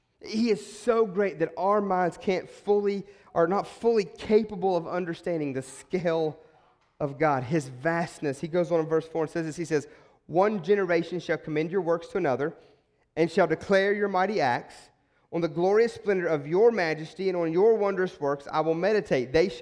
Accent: West Virginia, United States; Growing up in West Virginia, of he's gooder.

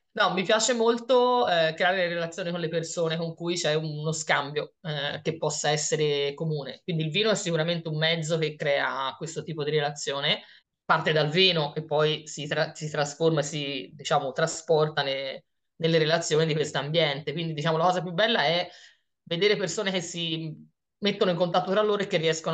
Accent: Tuscany, Italy; specialmente per una nata e cresciuta in Toscana.

